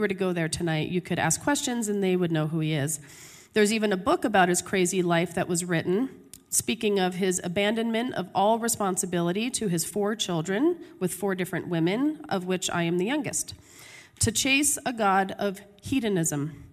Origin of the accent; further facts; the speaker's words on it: Woodstock, New York, United States; born there; I was born in Woodstock, New York. Yes, that Woodstock. In the 70s, to a single unwed mother